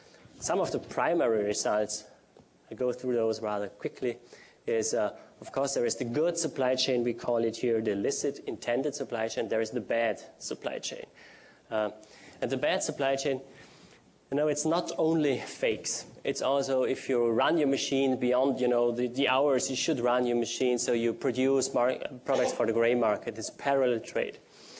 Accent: Austria; so I am also from Austria

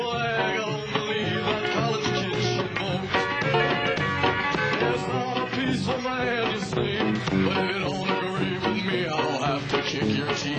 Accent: New York, United States; now in California, United States; Now, I grew up in New York, and we never heard any country music in New York.

